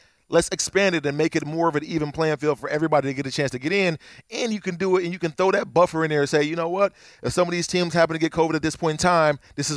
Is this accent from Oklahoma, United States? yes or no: no; Akron, Ohio, United States; I'm from Akron. I've been a diehard Browns fan since I was a kid.